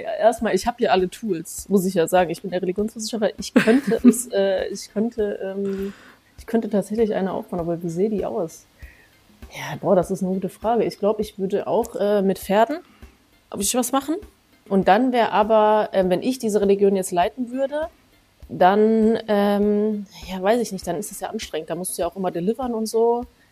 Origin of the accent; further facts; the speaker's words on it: Essen, North Rhine-Westphalia, Germany; Ich komme aus Essen. Aus Essen. Ich bin an der Zeche Zollverein geboren. 100, 200 Meter weg von der Zeche Zollverein.